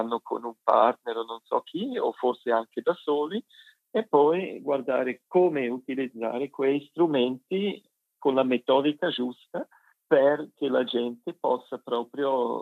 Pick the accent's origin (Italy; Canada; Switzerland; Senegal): Switzerland; Poschiavo, Graubünden; Perché io sono da Poschiavo, no? E ho potuto, sono 40 anni che sono più a Poschiavo, ma adesso sono ritornato a casa